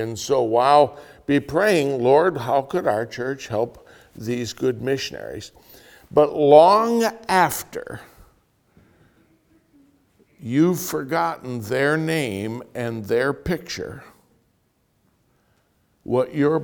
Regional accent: Oshkosh, Wisconsin, United States; I am from Oshkosh, Wisconsin, Wildwood Baptist Church

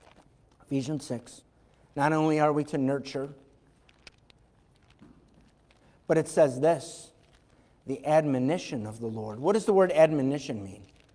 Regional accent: Irondequoit, New York, United States; I grew up in Irondequoit, and my dad lived in the city, which was literally on the other side of the, kind of the other side of the street. I lived right on the edge of Irondequoit in the city of Rochester.

